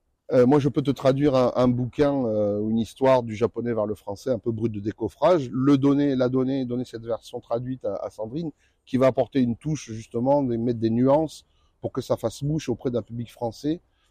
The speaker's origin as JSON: {"language": "French", "town": "Nice", "region": "Provence-Alpes-Côte d'Azur", "country": "France", "said": "comme je viens de Nice, on me fait toujours la blague. On me dit « Nice is nice »."}